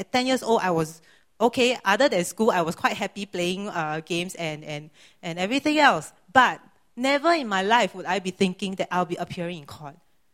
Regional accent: Singapore; I'm Singaporean. And I come from a family from a Taoist and ancestral worship background.

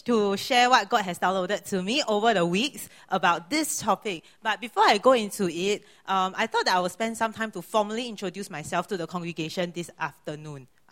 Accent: Singapore; I'm Singaporean. And I come from a family from a Taoist and ancestral worship background.

